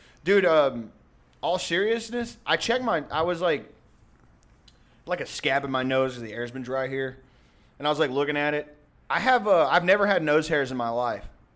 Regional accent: the South, United States; We thought about because we're all like from the South.

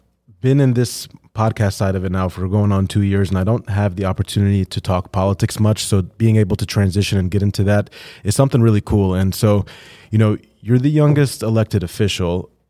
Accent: Jordan; now in United States; I came from Jordan, the Middle East. My parents were born there and they came here

